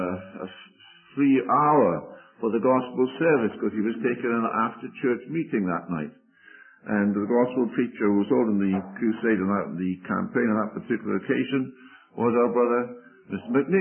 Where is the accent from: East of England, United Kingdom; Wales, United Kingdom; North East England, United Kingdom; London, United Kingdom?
Wales, United Kingdom; myself being a Welshman